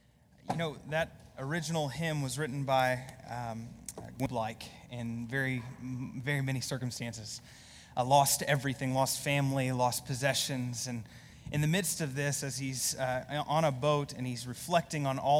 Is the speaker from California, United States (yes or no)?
no; Allen, Texas, United States; my story is that I actually grew up in this area. So I was born and raised in Allen.